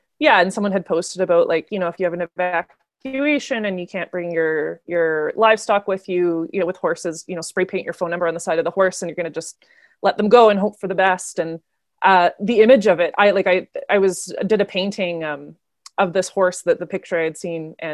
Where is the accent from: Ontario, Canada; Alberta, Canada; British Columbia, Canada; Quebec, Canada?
British Columbia, Canada; Vancouver; And I'm from Vancouver